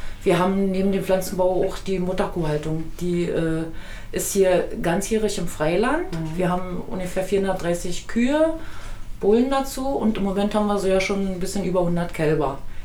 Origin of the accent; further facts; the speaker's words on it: Brandenburg, Germany; now in Sperenberg, Germany; Ich komme direkt, also eigentlich bin ich ursprünglich aus dem Havelland.